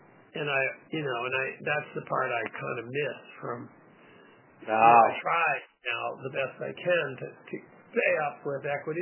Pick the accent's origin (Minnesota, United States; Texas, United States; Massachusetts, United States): Massachusetts, United States; Hingham; I mean, I grew up in Hingham.